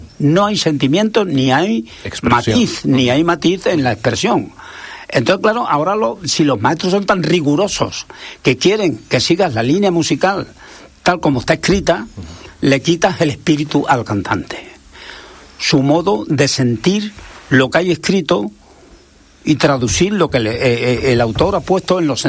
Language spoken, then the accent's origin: Spanish; Andalusia, Spain; yo soy español y encima andaluz.